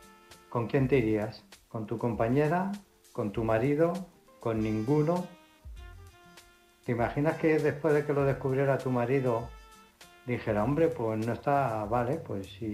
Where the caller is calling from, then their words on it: Illescas, Castilla-La Mancha, Spain; de Illescas.